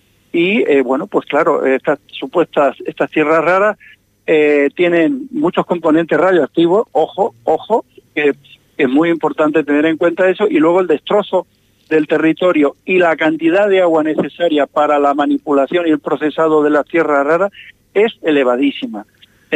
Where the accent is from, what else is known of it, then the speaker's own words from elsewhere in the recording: Castilla-La Mancha, Spain; Soy manchego, sí, soy manchego.